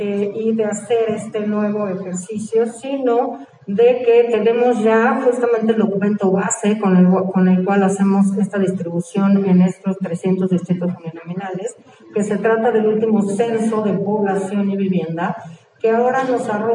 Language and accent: Spanish; Mexico City, Mexico; yo me siento orgullosamente chilanga, así que lo digo con mucho orgullo.